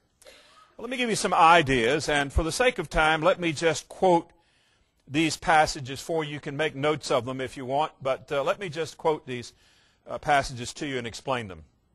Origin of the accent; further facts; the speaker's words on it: Norfolk, Virginia, United States; I remember as a young boy, the end of World War II, my hometown, Norfolk, Virginia, we're a big military town